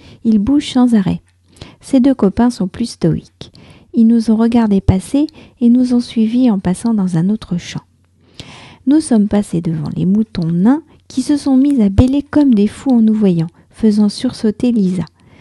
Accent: France; je suis française, j'habite près de Paris

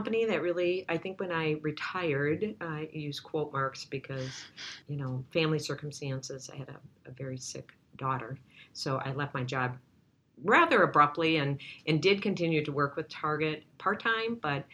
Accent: Mankato, Minnesota, United States; So, I grew up in Mankato. I'm the youngest of 12 children. Six boys, six girls.

